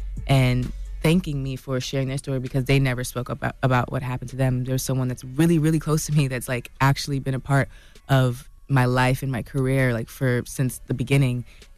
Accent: Jamaica; I'm Jamaican

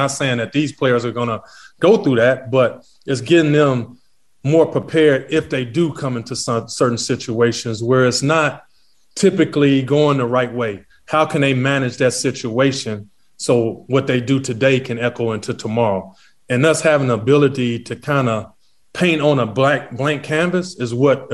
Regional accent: Los Angeles, California, United States; I was from Crenshaw, from South Central, and I chose Connecticut.

